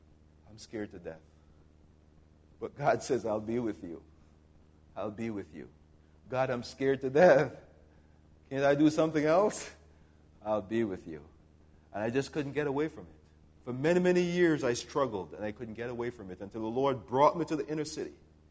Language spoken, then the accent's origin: English; Jamaica; You know, I was brought up in Jamaica, out in the country.